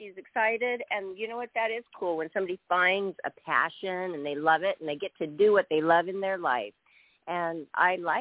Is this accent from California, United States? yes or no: no; Spokane, Washington, United States; born there; I thought that was Spokane, where I was born.